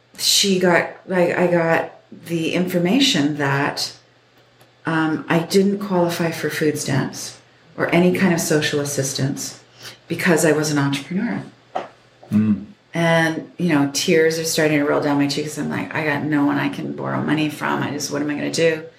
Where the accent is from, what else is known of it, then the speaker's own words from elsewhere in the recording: Vancouver, British Columbia, Canada; you know, I'm from Vancouver